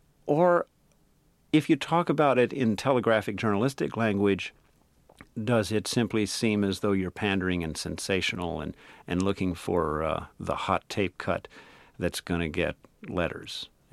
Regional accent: Kentucky, United States; accent: Kentucky; I sort of slip back into my Kentucky accent a little bit, though it's not real strong.

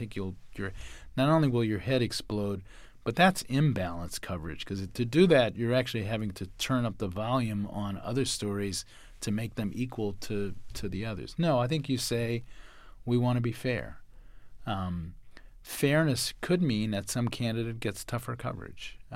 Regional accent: New Orleans, Louisiana, United States; I think I use religion as an example because I was raised Catholic in New Orleans.

